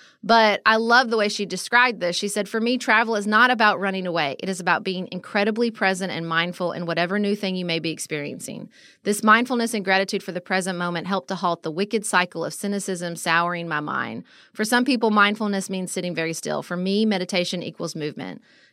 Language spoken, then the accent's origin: English; United States; Well, not surprisingly, as an American who travels, I felt a little defensive in this piece